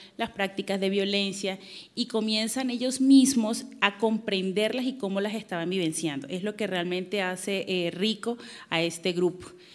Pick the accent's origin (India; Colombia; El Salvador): Colombia; Vengo de Colombia.